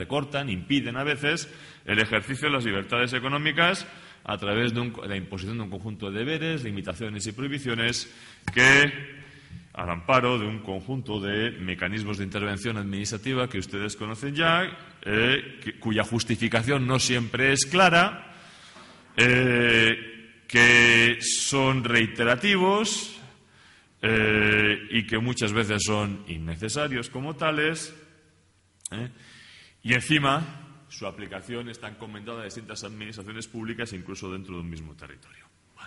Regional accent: Castile, Spain; Y como soy castellano, pero tengo la lengua más larga

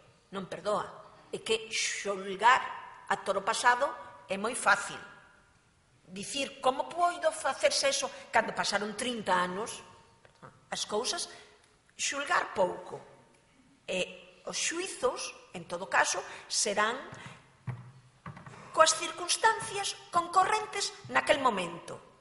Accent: Monforte de Lemos, Galicia, Spain; Non me cesa porque fai ben, porque como son de Monforte caio yo ben

